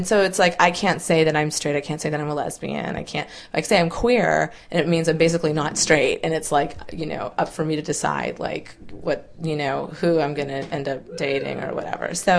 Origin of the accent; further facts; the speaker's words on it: Massachusetts, United States; Where I grew up in Massachusetts, like, people got called queer all the time as an insult.